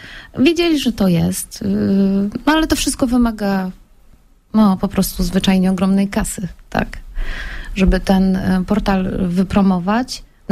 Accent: Przylep, Lubusz Voivodeship, Poland; Przylep nasze miejsce na ziemi, czyli tam skąd jestem

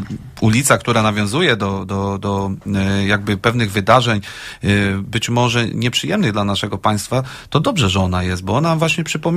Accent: Szczecin, West Pomeranian Voivodeship, Poland; ja urodziłem się w Szczecinie, tam mieszkałem ponad 20 lat.

